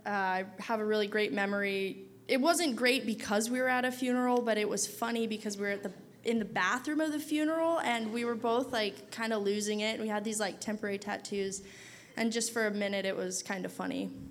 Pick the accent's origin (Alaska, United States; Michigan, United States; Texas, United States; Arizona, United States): Alaska, United States; Dillingham; now in Anchorage, United States; this is my twin sister, Sherry. We're from Dillingham, Alaska, born and raised.